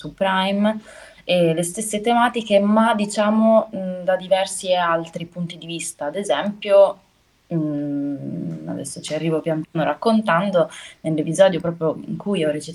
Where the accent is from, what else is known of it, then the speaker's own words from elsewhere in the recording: Carpi, Emilia-Romagna, Italy; e un papà marocchino, e mio padre è biologico marocchino, e sono cresciuta principalmente a Carpi, quindi in provincia di Modena, e a Bologna mi sono formata alla scuola di teatro Alessandra Galante Carrone